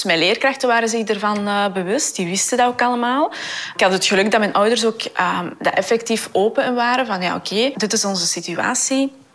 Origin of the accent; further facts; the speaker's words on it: Mol, Antwerp, Belgium; Ik ben zelf opgegroeid in De Kempen. Geboren en getogen, Mol. Als een van de eerste gezinnen met migratieachtergrond ook een Mol. Mijn grootouders waren in ieder geval een van de eerste.